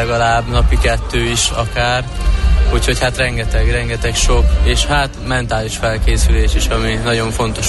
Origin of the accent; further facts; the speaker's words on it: Hungary; tényleg büszke vagyok arra, hogy magyar vagyok